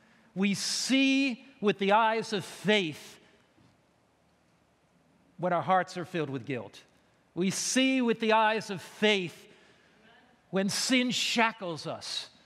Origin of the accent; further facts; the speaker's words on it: Connecticut, United States; You know, I was brought up on the East Coast of America in the state of Connecticut.